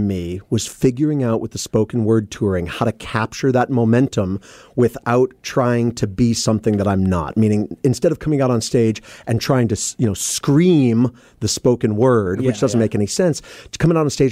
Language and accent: English; Seattle, Washington, United States; from Seattle, Washington